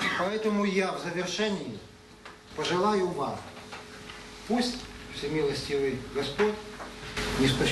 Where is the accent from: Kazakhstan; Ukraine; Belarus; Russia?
Ukraine; единственное преступление мое перед Россией, как я вижу, состоит в том, что я украинец.